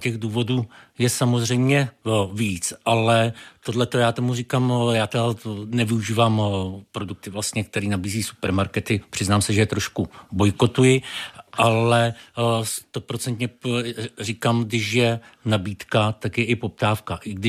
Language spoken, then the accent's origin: Czech; Bohemia, Czechia; byl jsem naučený z Čech, jak se čistí salát